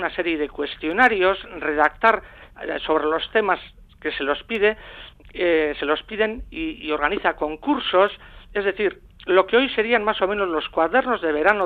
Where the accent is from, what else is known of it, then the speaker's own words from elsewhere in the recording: Morga, Basque Country, Spain; yo soy de Morga, y claro, nosotros estudiamos castellano en la escuela, pero la catequesis en la sacristía la recibíamos en euskera.